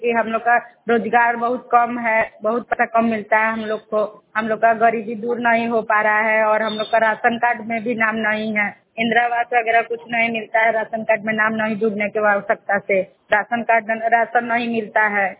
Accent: Basauta, Bihar, India; मैं कोरिया पंचायत की रहने वाली हूँ। मेरा घर बसौता है और ब्लॉक का नाम अमनौर है, जिला का नाम सारण है।

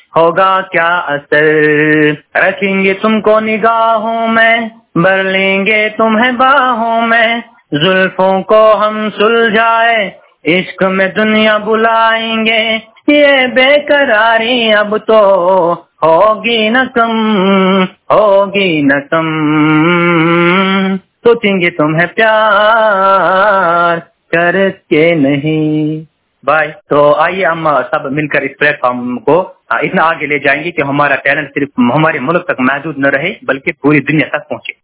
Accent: Jammu and Kashmir, India; और मैं जम्मू कश्मीर से हूँ। मैं लो विजन हूँ।

